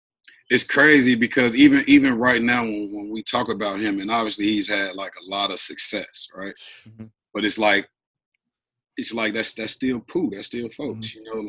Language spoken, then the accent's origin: English; Inglewood, California, United States; So me growing up in Inglewood did nothing but prepare me to be able to be a tough basketball player